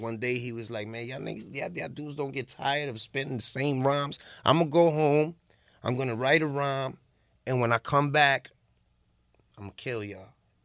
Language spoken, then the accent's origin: English; Bronx, New York, United States; I'm from a lot of places in the Bronx.